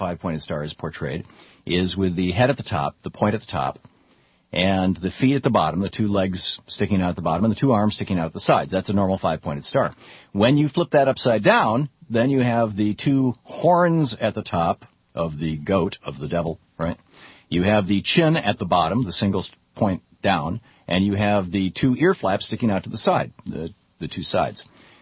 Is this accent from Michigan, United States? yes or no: yes; Lansing, Michigan, United States; When I was young, growing up in Lansing, Michigan, there was this local group.